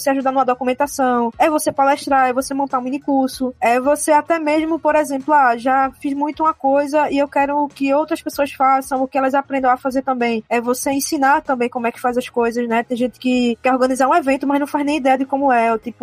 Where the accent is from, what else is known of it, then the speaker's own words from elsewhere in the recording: Northeast Region, Brazil; de um recorte também de localização sul do Nordeste, né, então a gente sabe que tem vários preconceitos também com quem é do Nordeste. Então, de onde eu vim